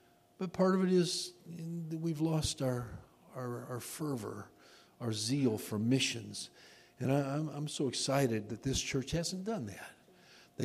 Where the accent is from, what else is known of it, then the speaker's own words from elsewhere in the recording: Illinois, United States; Now, I'm from Illinois.